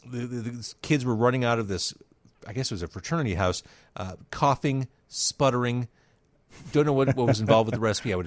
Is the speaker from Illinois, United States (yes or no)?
yes; Chicago, Illinois, United States; I remember that from my childhood when I grew up in Rogers Park.